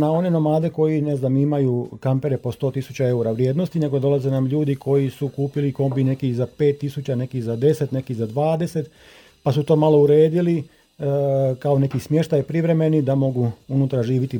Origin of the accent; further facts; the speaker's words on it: Vinkovci, Vukovar-Syrmia County, Croatia; Ja dolazim iz Vinkovaca.